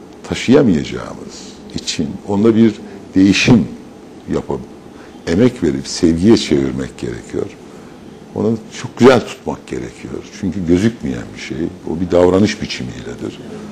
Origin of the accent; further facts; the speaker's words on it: Bayburt, Turkey; Ben Bayburtluyum. Bayburt'a gittiğimde